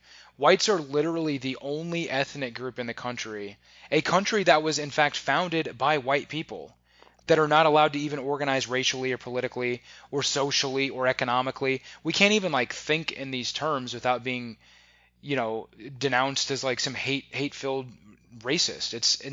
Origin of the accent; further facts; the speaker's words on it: Omaha, Nebraska, United States; This was in Omaha, Nebraska.